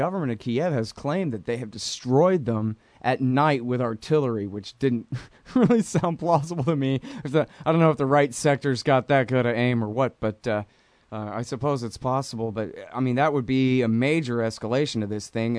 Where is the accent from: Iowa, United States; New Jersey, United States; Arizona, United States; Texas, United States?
Texas, United States; sorry I'm a Texan. I just can't talk Dutch right.